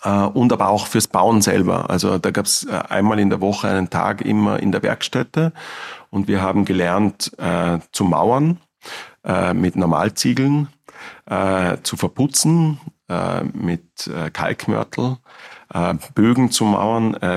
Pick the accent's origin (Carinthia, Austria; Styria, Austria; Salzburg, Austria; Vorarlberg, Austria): Vorarlberg, Austria; Ich komme aus Vorarlberg, genau.